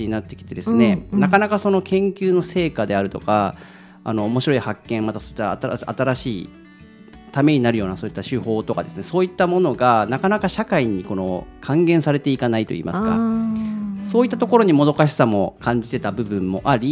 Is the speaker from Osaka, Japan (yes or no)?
no; Nagasaki, Japan; 出身はですね、長崎なんです。